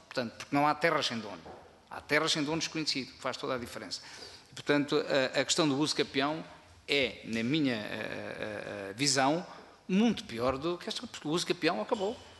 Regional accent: Caldas da Rainha, Centro, Portugal; posso publicar no meu distrito, posso publicar em Iberia quando sou das Caldas

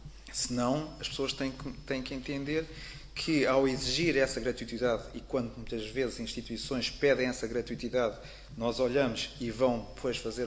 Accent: Vila Franca de Xira, Lisbon, Portugal; porque eu sou de Vila Franca de Xira

